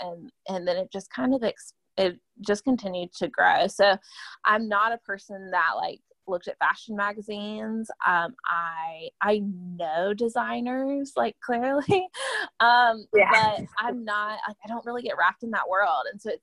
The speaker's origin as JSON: {"language": "English", "region": "North Carolina", "country": "United States", "lives_now": "Nashville, United States", "said": "So that's what brought me to Nashville. I'm from North Carolina."}